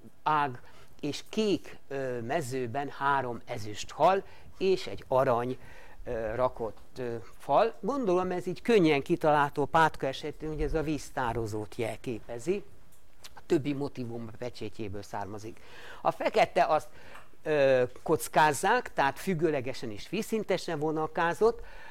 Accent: Székesfehérvár, Fejér, Hungary; born there; Fészkesfehérvár, ugyan szoktam volt becézni szülővárosunkat, vagy lakóhelyünket, ahol mit fészkelünk.

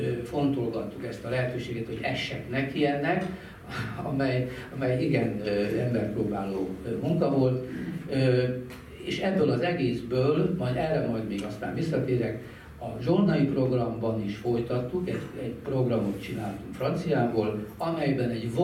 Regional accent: Szigetvár, Baranya, Hungary; born there; Szigetváron születtem, Szegeden jártam egyetemre, és Szexárdon kezdtem tanítani.

